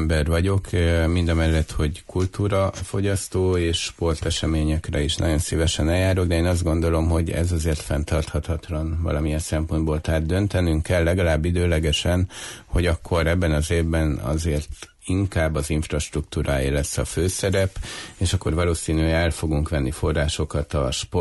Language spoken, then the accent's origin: Hungarian; Odorheiu Secuiesc, Harghita, Romania; nagyon sokszor használjuk mi udvarhelyiként ezt a két várost, meg példálózunk velük.